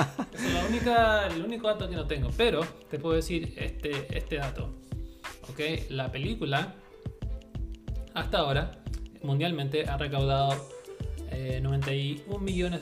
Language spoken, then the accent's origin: Spanish; Chile; accent: Chilean; now in United States; Mi acento es chileno, pero vivo en los Estados Unidos.